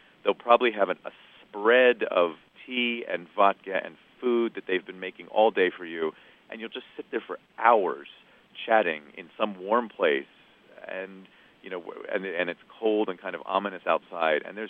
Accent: United States; I mean, you land in Moscow as an American

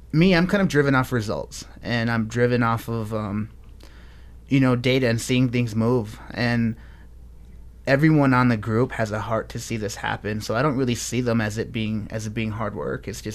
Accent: Rapid City, South Dakota, United States; I grew up here in Rapid City. I wasn't born here, but I was raised here since I was 4 years old, and I always grew up wanting to leave Rapid City

